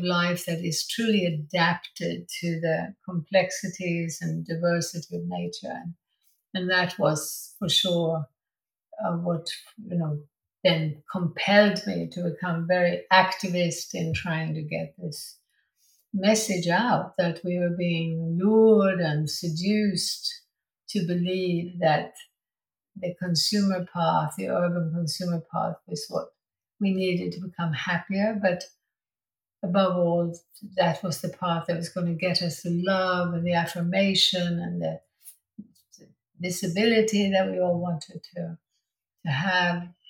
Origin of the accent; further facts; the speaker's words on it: Sweden; English is a second language; moved away; also born or lived in United States / Germany / England / France; I grew up in Sweden, but I lived in America, in Germany, in England, France, and then, of course, for many, many years in Ladakh or Little Tibet.